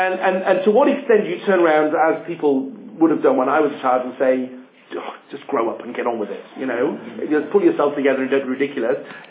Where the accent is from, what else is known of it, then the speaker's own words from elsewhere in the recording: England, United Kingdom; You know, I always find this, as an Englishman, remarkable.